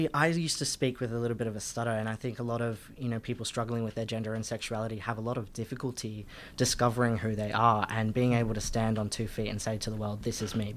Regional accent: Perth, Western Australia, Australia; now in Melbourne, Australia; Oh, I was from Perth.

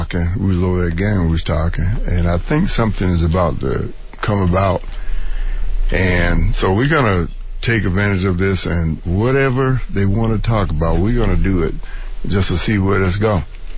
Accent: the South, United States; I grew up in the South segregated schools.

